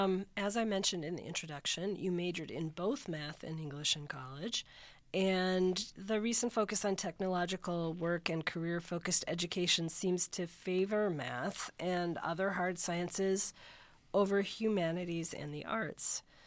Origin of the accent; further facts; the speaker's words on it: Green Bay, Wisconsin, United States; because I grew up in Wisconsin, and I had never heard of Carthage until I applied here after living in other states for a long time.